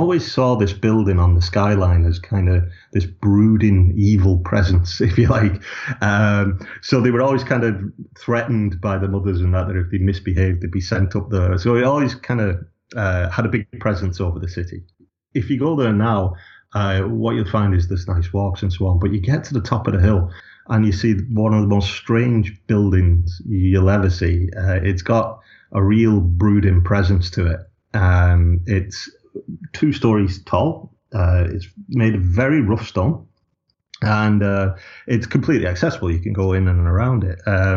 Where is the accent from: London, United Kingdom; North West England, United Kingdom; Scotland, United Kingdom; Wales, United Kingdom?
North West England, United Kingdom; now in Ireland; I'm an archaeologist. I came to Ireland, I'm from Lancashire originally. I came to Ireland in 1999